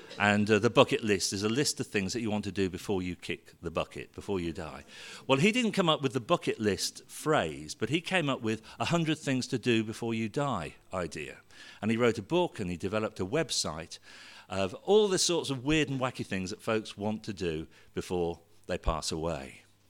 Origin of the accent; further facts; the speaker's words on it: Leamington Spa, West Midlands, United Kingdom; as you've heard. I'm from Leamington Spa, and I've been coming to the church here at Canley off and on for quite a few years